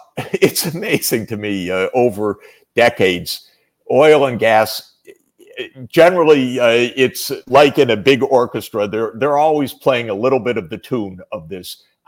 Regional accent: United States; As an American, I can tell you

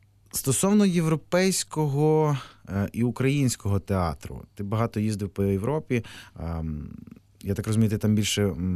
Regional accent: Nadvirna, Ivano-Frankivsk Oblast, Ukraine; у моєму рідному місті Надвірна, Івано-Франківської області

